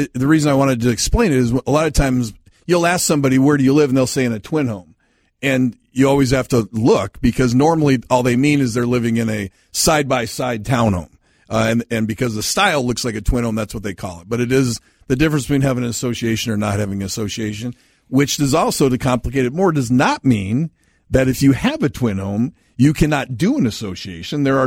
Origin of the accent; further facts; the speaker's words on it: East Grand Forks, Minnesota, United States; I mean, all of us that grew up in the 70s, you know, I grew up in East Grand Forks